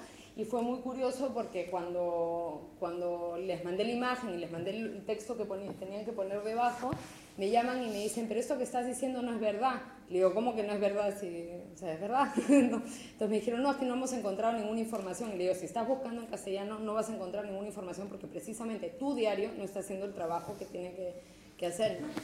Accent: Peru; now in Spain; yo soy peruana, entonces también trabajo mucho allá

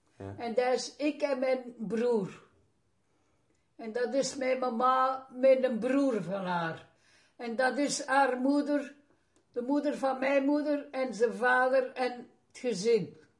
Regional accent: Aalst, East Flanders, Belgium; ik heb dus altijd als kind in Aalst gewoond, hè. Ja. Met mijn ouders en mijn broer en met een meid.

